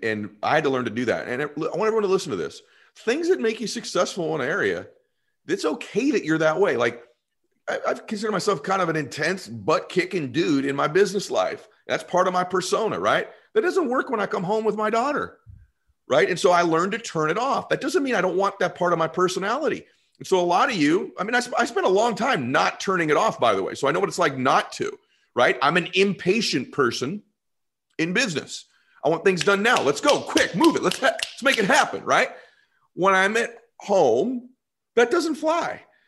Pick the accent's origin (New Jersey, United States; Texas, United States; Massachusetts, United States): Massachusetts, United States; Boston; You know, I am from Boston originally